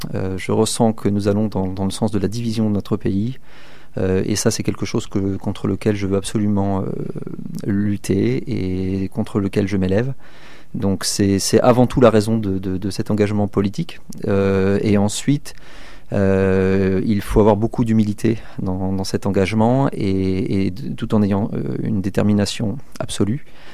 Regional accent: Normandy, France; Je suis marié, j'ai deux enfants, je suis originaire du Sud-Manche à l'origine, près de la région du Mont-Saint-Michel.

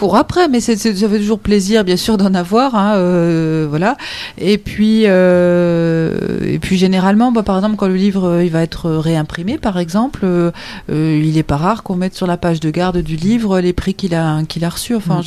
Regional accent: Bourgogne-Franche-Comté, France; Je viens de Bourgogne.

